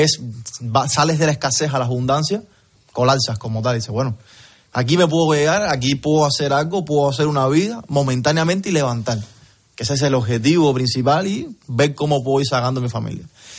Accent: Cuba; moved away as an adult; hace ya directamente un año y tres meses que salí de Cuba ya. Salí un 3 de agosto

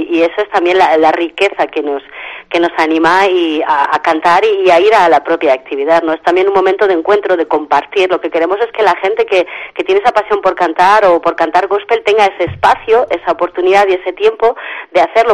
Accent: Carcastillo, Navarre, Spain; now in Pamplona, Spain; puesto que resido en Pamplona, pero claro, yo soy ribereña, soy de Carcastillo

